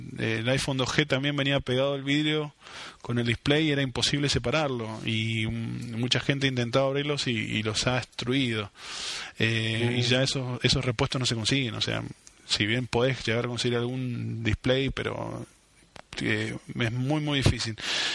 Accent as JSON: {"language": "Spanish", "country": "Argentina", "said": "Somos argentinos, papá, vivimos en Argentina."}